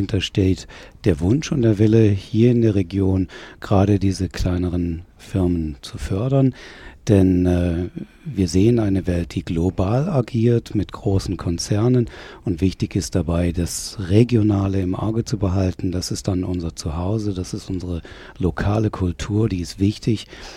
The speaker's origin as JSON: {"language": "German", "town": "Windhoek", "region": "Khomas", "country": "Namibia", "tie": "born or raised there", "also_born_or_lived": "Cape Town", "moved": "yes", "lives_now": "Germany", "said": "gebürtig aus Windhoek, das ist in Namibia, das ist also im südwestlichen Afrika. Das heißt, ich bin also wirklich ein Nike-Schmeckter in jedem Sinne hier im Schwarzwald. Ich bin erst dann in Kapstadt ausgebildet als Medienwirt"}